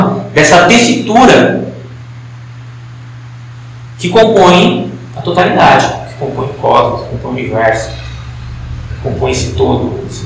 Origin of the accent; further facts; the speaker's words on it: São Paulo, Brazil; eu sou filho de Francisco e Antônia, e cresci em São Paulo